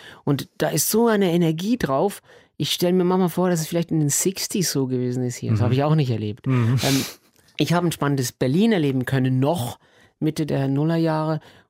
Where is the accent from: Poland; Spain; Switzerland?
Switzerland; first language Swiss German; Ich bin Schweizer. Ich rede ganz anders Hochdeutsch, wenn ich mir nicht Mühe gebe.